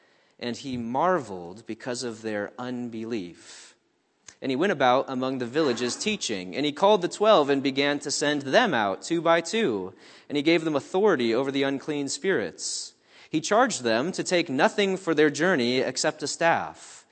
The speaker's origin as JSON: {"language": "English", "town": "Kansas City", "region": "Missouri", "country": "United States", "tie": "born or raised there", "said": "You know, I'm from Kansas City, born and raised."}